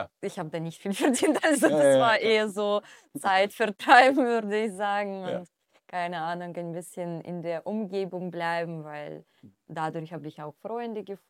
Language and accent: German; Russia; ich bin in Russland aufgewachsen, in einem Verein Leistungssport gemacht